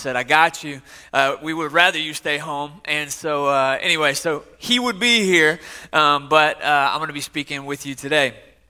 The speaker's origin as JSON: {"language": "English", "town": "Atlanta", "region": "Georgia", "country": "United States", "said": "I'm originally from the East Coast. Is there anybody East Coast people in here? I didn't think so. So I'm from the East Coast. I'm from a place called ATL, Hotlanta, home of the Braves and Coca-Cola."}